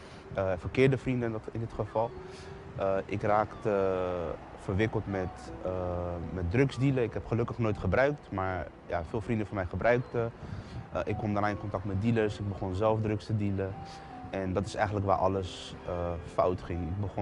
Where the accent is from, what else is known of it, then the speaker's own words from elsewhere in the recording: The Hague, South Holland, Netherlands; Ik kom uit Den Haag. Ik heb een goede jeugd gehad.